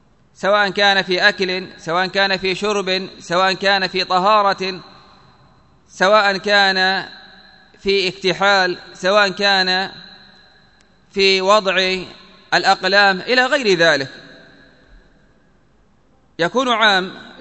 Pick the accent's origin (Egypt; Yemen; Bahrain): Yemen; يعني مثلا عندنا في اليمن الجنبية، الخنجر